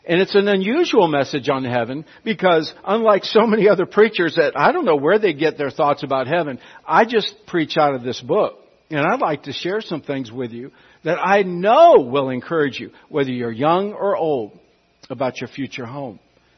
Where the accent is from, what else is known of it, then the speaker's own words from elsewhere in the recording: San Francisco, California, United States; moved away as an adult; I'm from the San Francisco Bay Area of California. Please forgive that. I left when I was 23, married, and I haven't been back since.